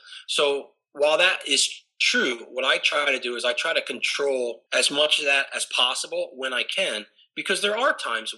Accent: Northeast, United States; I grew up in the Northeast, and I grew up old school East Coast family where you don't talk about anything

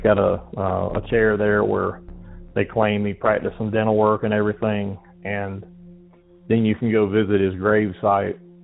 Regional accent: Griffin, Georgia, United States; Hey, Derek. … I'm from Griffin, Georgia, and I've got a pretty unique hometown legends call.

